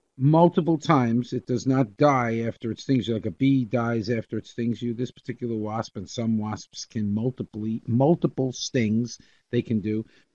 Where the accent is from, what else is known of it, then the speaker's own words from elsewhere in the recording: New York, United States; we grew up in New York.